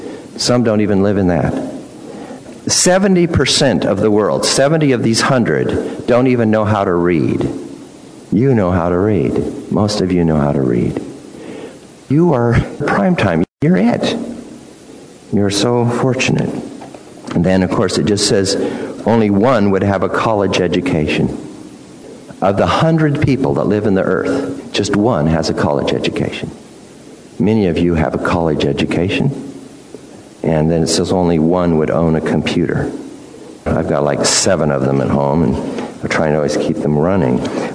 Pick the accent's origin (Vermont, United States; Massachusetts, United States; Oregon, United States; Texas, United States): Oregon, United States; but I am glad I'm from Oregon. Oregon is kind of like the perfect place to live, I think.